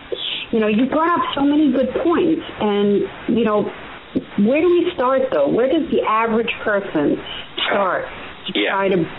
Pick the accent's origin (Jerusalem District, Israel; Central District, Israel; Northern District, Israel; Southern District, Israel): Jerusalem District, Israel; Jerusalem; now in Florida, United States; I'm usually from Jerusalem. I'm in Florida right now.